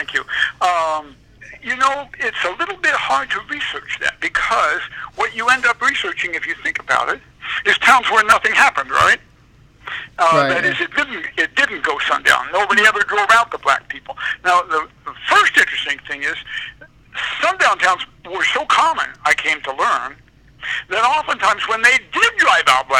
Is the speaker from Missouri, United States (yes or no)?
no; Illinois, United States; As you know, I grew up in Illinois, so I was going to do more research in Illinois than in any other single state